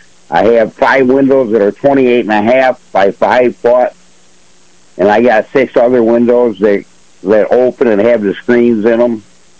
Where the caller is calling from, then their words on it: Ashford, New York, United States; Ashford, New York.